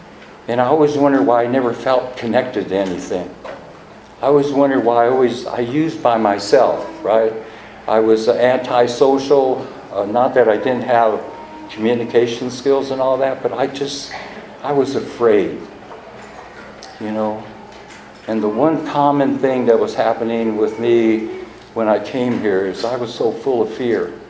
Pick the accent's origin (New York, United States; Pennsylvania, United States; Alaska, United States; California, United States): California, United States; San Francisco; I'm from San Francisco, and I wear San Francisco Giants hats.